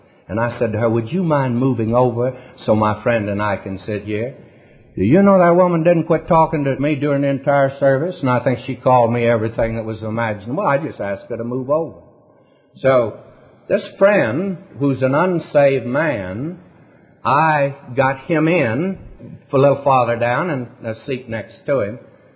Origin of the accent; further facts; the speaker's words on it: the South, United States; I'm a Southerner, but I want to say this to you.